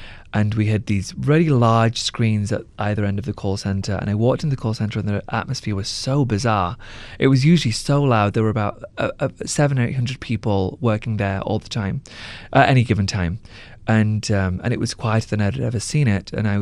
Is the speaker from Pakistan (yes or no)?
yes; Pakistan; now in United States; people assume I'm Mexican here, which I find hilarious. I've never been called something offensive for being Pakistani or for being a threat to this state.